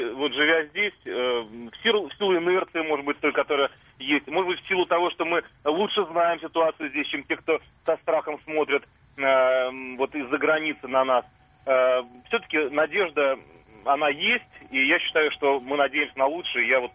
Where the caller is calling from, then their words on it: Saint Petersburg, Russia; Я звоню из Петербурга